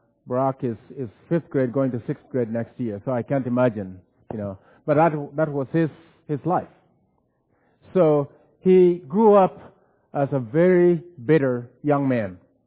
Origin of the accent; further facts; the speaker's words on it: Kenya; I grew up in Kenya. You got that right. And I grew up in Kenya Mennonite Church